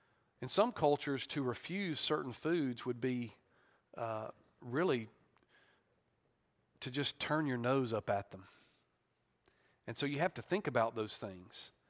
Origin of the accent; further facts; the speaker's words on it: Southern United States, United States; It just doesn't make sense to me, though, as a Southerner, why you wouldn't want grits and fried okra.